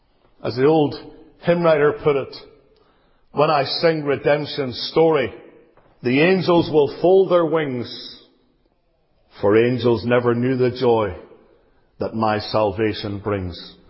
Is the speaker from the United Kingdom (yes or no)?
yes; United Kingdom; even though I, for example, am a British citizen